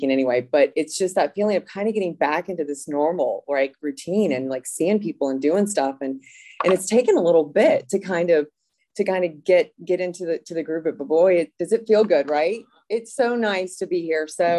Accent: Virginia, United States; But I grew up in Northern Virginia, not far from here, and most of my life.

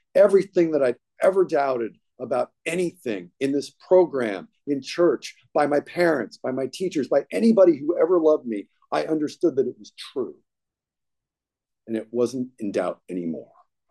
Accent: Ireland; And we're both Irish, so we just want to get it in there.

